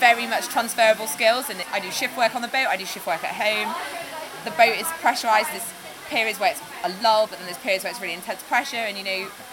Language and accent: English; Yorkshire and the Humber, United Kingdom; now in London, United Kingdom; So I'm from Yorkshire originally, but living in London